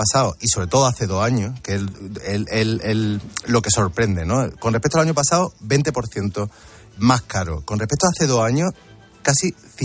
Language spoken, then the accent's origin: Spanish; Córdoba, Andalusia, Spain; tú sabes que como buen cordobés, a mí me gusta hacer salmorejo en verano, ¿no?